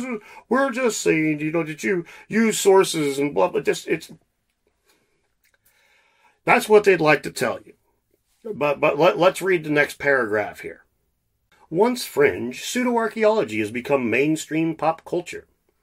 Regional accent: Washington, United States; They had here in my home state of Washington, over in Seattle, a big expensive chunk of town was taken over.

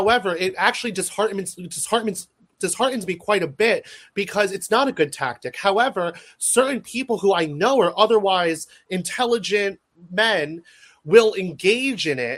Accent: United States; because I'm an American born and raised in America, speaking about American politics in the Imperial Heartland.

